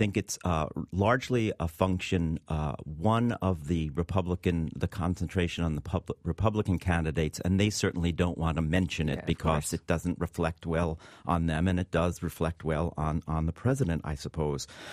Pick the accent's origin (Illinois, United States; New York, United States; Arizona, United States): New York, United States; Well, I think the one story that maybe as a New Yorker, it seems more important